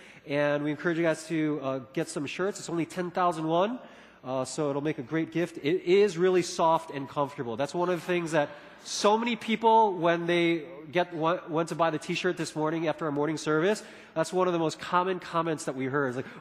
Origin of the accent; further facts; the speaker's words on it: Chicago, Illinois, United States; But there's another thing that a lot of people would often say to me once they find out that I'm from Chicago.